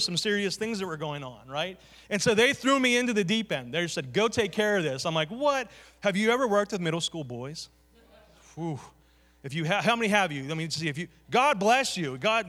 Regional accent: Beaver Falls, Pennsylvania, United States; I grew up in Beaver Falls. I understood some of it. Went to Geneva College.

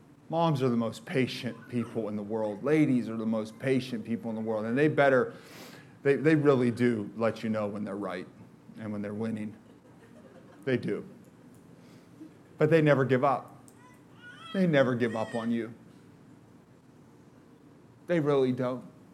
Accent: McKeesport, Pennsylvania, United States; I'm from McKeesport, it's just who I am, it's in me, okay?

